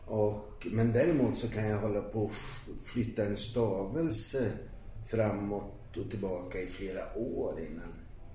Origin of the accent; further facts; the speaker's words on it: Ankarsholm, Sweden; Och jag hade inga vidare killintressen i brukssamhället, Ankarsholm där jag växte upp, utan det var gitarren.